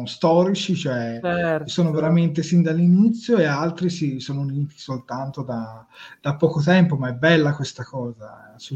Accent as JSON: {"language": "Italian", "region": "Tuscany", "country": "Italy", "said": "noi siamo toscani"}